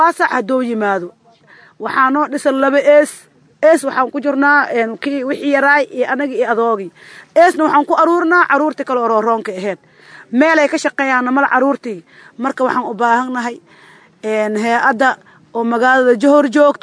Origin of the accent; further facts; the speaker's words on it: Middle Shabelle, Somalia; oo gobolka Shabeelaha dhexda Jowhar u dhow ayaan ka soo wada qaxnay waxaan deganahay kaamkaas